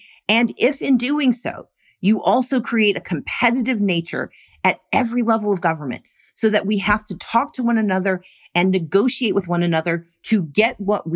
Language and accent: English; Mississippi, United States; I grew up working poor in Mississippi.